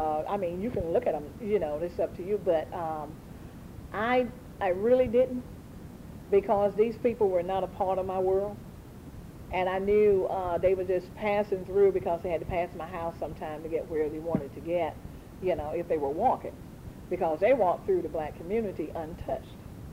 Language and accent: English; Caldwell, United States; born there; because I was born in Caldwell